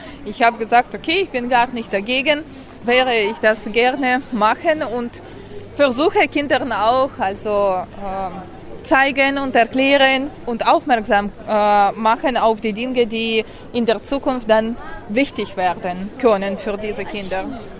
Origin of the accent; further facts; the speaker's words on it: Ukraine; German is a second language; now in Germany; Sowas existiert bei uns in der Ukraine natürlich nicht.